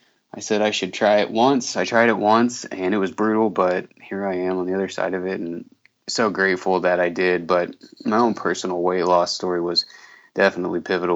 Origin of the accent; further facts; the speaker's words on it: Indiana, United States; now in Idaho, United States; So grew up in Indiana and grew up in a divorced home, which isn't anything to necessarily feel sorry for me about.